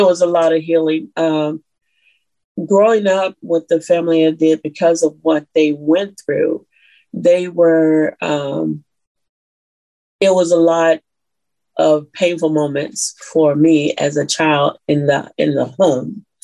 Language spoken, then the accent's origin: English; Atlanta, Georgia, United States; what I went through growing up in Atlanta, Georgia. And in so many ways, I felt displaced there.